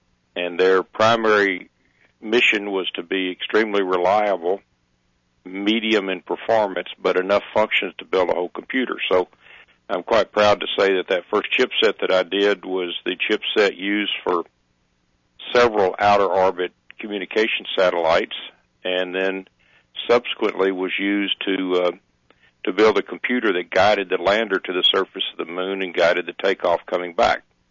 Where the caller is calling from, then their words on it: Dallas, Texas, United States; Yeah, I'm calling from Dallas, Texas.